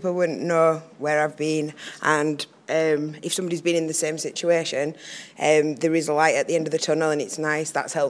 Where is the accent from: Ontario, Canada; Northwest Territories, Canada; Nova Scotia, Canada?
Nova Scotia, Canada; Halifax; I'm from Halifax.